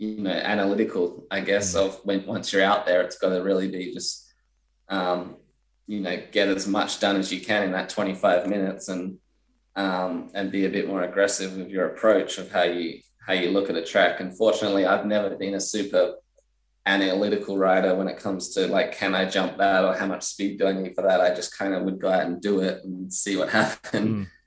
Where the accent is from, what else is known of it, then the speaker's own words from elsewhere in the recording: Adelaide, South Australia, Australia; because typically growing up in Adelaide or around Australia, we'd show up, 3 days before the race.